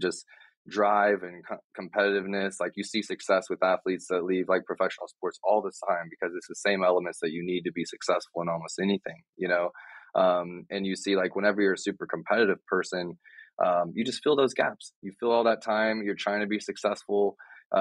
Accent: DR Congo; also born or lived in Cameroon; now in United States; I had just a very interesting upbringing in that I grew up in Africa with my family in Congo and Cameroon, like some very remote, unique places. And it really bonded us together. I came back to the U.S.

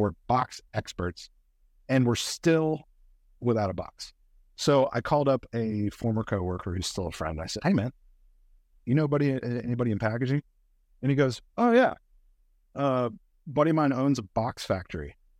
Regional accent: Southeast, United States; You know, so for instance, I'm from the Southeast, and we have a certain perspective and a certain sensibility

